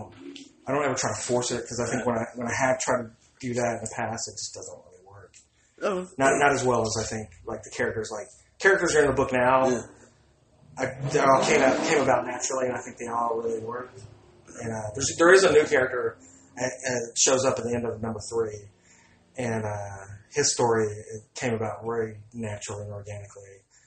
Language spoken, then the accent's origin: English; Memphis, Tennessee, United States; also born or lived in Florida; And I live here. It's my hometown. I love it. And even when I lived in Florida, I never got over Memphis.